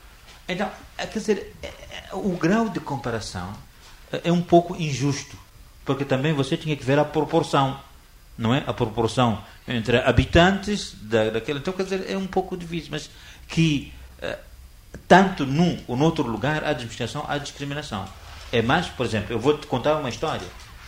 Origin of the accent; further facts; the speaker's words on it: Mozambique; não quero me meter nos problemas brasileiros, sou moçambicano